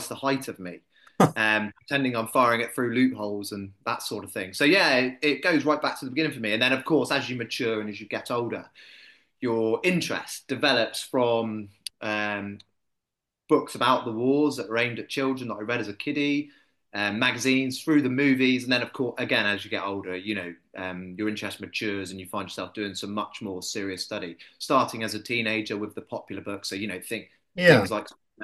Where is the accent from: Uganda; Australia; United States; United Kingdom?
United Kingdom; South West England; I'm from the Devon and Cornwall area, and with Devon being Devonport, one of the homes of the Royal Navy.